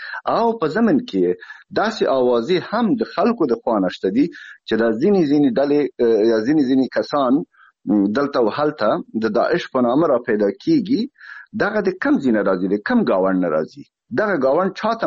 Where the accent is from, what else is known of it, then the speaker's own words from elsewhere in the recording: Afghanistan; moved away; زه په خپله شخصا د یو افغان په حیث د شک په سترګه ګورم. زه بهر کې ناست یم، زه مهاجر شوی یم د همدغې لوبو د نتایجو په اساس خپل وطن پریښودو ته مجبور شوی یم.